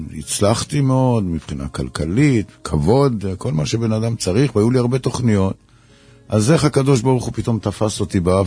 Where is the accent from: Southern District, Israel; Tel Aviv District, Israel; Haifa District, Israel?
Tel Aviv District, Israel; Bnei Brak; also born or lived in Mikveh Israel / Paris; בבני ברק נולדתי במקווה ישראל, אחרי זה הייתי בפריז, ההורים שלי היו בשליחות, אבל בגיל 4.5 הגעתי לסמטת שדל בבני ברק.